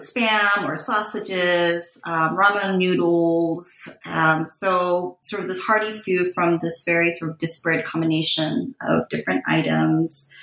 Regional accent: California, United States; I grew up in Southern California. My father worked in Both Garden Grove in Los Angeles

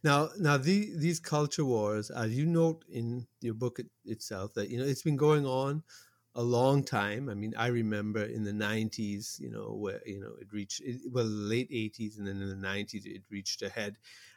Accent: Toronto, Ontario, Canada; another thing, by growing up in Toronto, I've given this story before.

